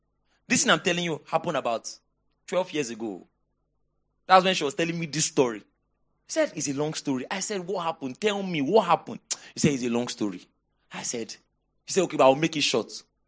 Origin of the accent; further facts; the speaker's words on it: Port Harcourt, Rivers, Nigeria; We grew up together in Port Harcourt.